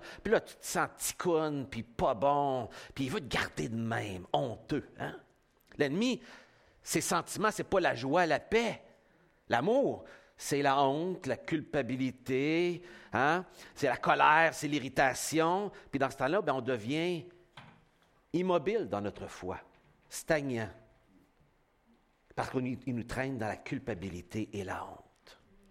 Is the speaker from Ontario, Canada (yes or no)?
no; Saint-Prime, Quebec, Canada; nous autres, on vient de Saint-Prime originalement.